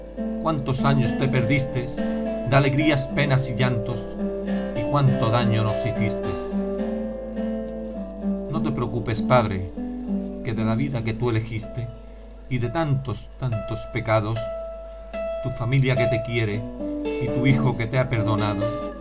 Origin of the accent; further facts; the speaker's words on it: El Puerto de Santa María, Andalusia, Spain; now in Marbella, Spain; mi familia de San Pedro y a mi tierra que tanto quiero, el puerto de Santa María, pasando por la ciudad de Marbella y a mis vecinos de Nueva Andalucía.